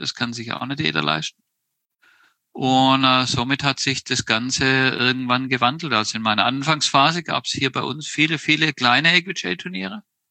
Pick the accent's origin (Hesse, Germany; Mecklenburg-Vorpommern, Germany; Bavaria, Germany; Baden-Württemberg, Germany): Baden-Württemberg, Germany; Stuttgart; born there; Also ich bin 77 in Stuttgart geboren